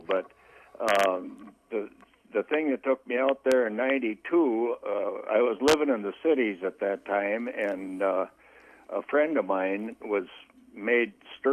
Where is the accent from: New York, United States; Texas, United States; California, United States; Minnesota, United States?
Minnesota, United States; St. Cloud; Well, I was born and raised around St. Cloud